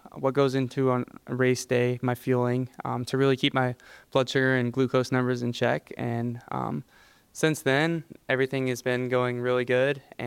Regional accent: Washington, United States; Growing up in Washington, I was always outdoors.

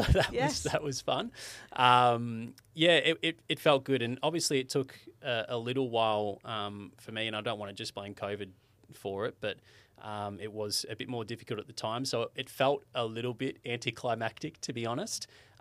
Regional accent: Colac, Victoria, Australia; So my first job being in my hometown of Colac, which I guess is a little bit of an advantage for me, having connections back in a small community

